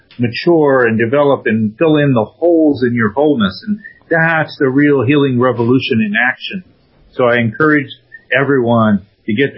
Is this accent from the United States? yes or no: yes; Great Lakes, United States; I grew up in the Great Lakes area, of Ohio, Pennsylvania